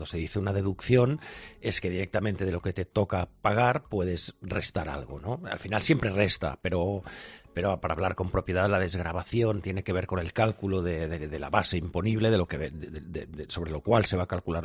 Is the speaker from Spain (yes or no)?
yes; Catalonia, Spain; Como buen catalán, el ahorro.